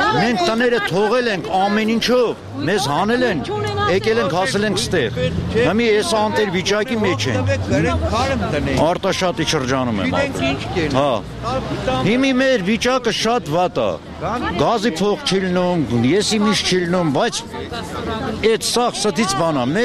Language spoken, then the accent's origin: Armenian; Berdzor, Lachin District, Azerbaijan; զորով հանել են մենք, ես Բերձորից եմ։